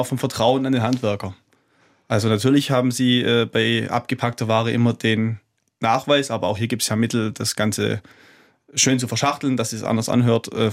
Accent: Southern Germany, Germany; Also als Beispiel bei uns im Süden ist ja das Brot sehr Weizen- oder sehr Dinkelbetont.

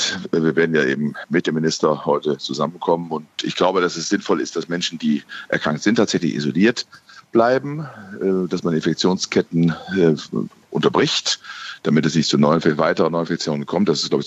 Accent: Bielefeld, North Rhine-Westphalia, Germany; Neue in Bielefeld zum Beispiel, meiner Heimatstadt

